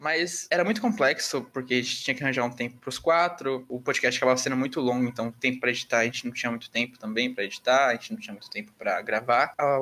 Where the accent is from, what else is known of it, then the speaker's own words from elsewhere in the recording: São Paulo, Brazil; sou formado em cinema, trabalho como diretor de arte, tenho 21 anos e nasci em São Paulo.